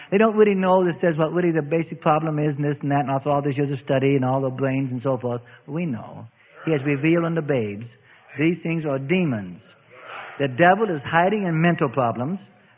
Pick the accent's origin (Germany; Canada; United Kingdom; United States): United Kingdom; England; Well, I'm English. I'm English.